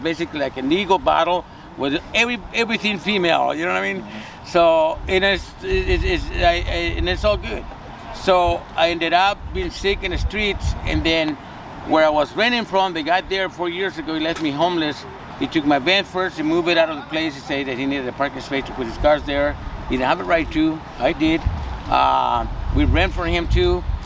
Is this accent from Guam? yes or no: no; El Salvador; now in United States; I'm a green carder, like I mentioned to you guys before, I'm from El Salvador.